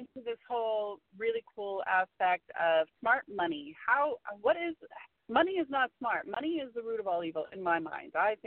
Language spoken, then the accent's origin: English; Florida, United States; I grew up in the 80s, I grew up in Florida, I grew up in the poverty lines, jobs are far and few between, wages are horrible.